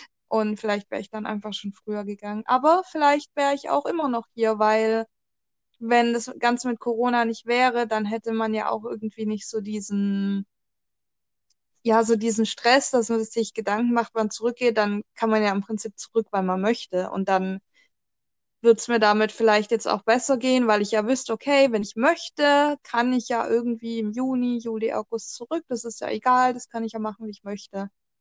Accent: Germany; Und ich glaube, wir schätzen das manchmal gar nicht, dass wir das als eigentlich als Deutsche so leicht haben und ja, was das eigentlich für ein Privileg ist.

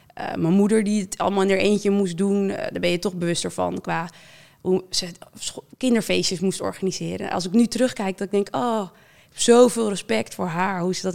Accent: Amsterdam, North Holland, Netherlands; born there; ik ben wel geboren in Amsterdam, maar we zijn met mijn ouders woonde al in het dorp waar ik ben opgegroeid.

